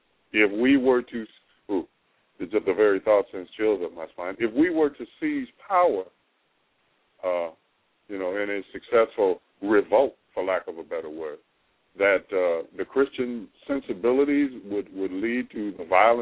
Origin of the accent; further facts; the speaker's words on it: Nigeria; My brother, I'm Nigerian. My father's Nigerian from Lagos, Nigeria.